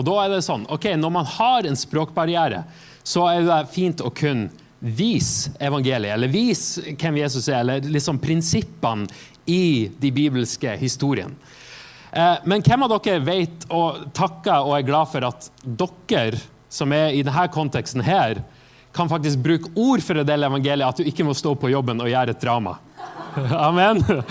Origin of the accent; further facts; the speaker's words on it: Lovund, Nordland, Norway; Jeg vokste opp i Nordland, på Helgeland, og vokste opp på noen forskjellige øyer der oppe. Så på en øye som vokste opp på heter Lovund, i Lurøy kommune, så det veldig fint.